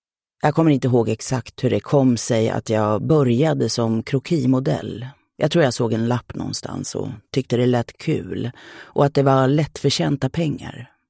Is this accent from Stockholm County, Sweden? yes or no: yes; Södertälje, Stockholm County, Sweden; Min pappa jobbade i hamnen i Södertälje. Det var där jag växte upp. Jag flyttade hemifrån när jag var 18, 1965